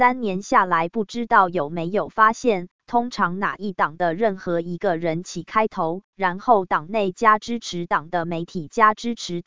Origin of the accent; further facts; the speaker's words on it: Taiwan; 那么2023年的我会调侃我们台湾人